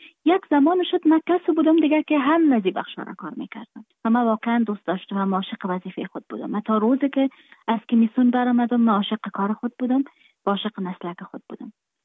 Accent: Afghanistan; moved away

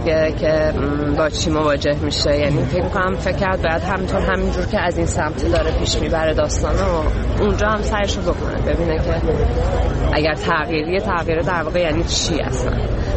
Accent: Iran; من به عنوان یه ایرانی

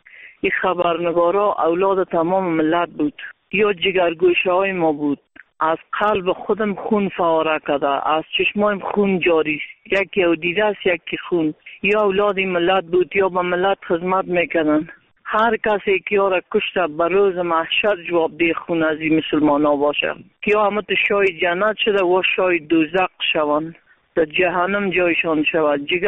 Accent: Parwan, Afghanistan; از ولایت پروان ولسوالی سیاوگرد قربان.

